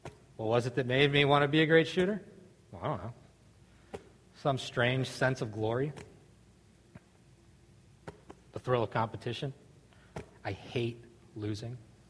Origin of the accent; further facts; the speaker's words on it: Pottstown, Pennsylvania, United States; Growing up in Pottstown, this is what we did. Basketball.